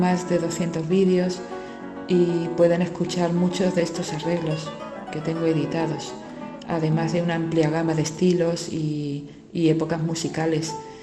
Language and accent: Spanish; Seville, Andalusia, Spain; a mí muchas veces me preguntan si puedo tocar flamenco, ya que soy sevillana